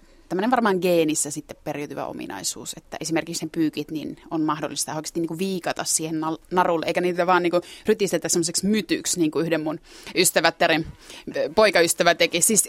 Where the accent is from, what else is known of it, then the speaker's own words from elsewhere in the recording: Suomussalmi, Kainuu, Finland; No niin, minäkin olen Kainuusta, Suomussalmelta.